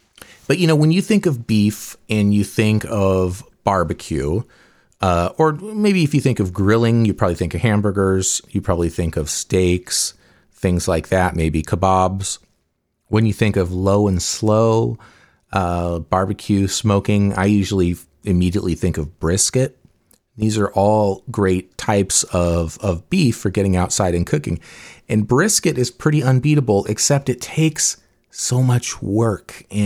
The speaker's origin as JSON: {"language": "English", "region": "Oregon", "country": "United States", "tie": "born or raised there", "said": "I am an Oregonian since birth, and I grew up near the Oregon coast, so rain and wet weather, I am no stranger to that."}